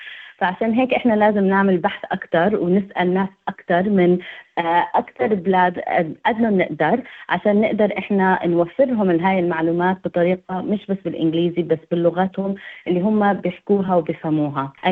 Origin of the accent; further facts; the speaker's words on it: Palestine; now in Australia; فمثلاً أنا فلسطينية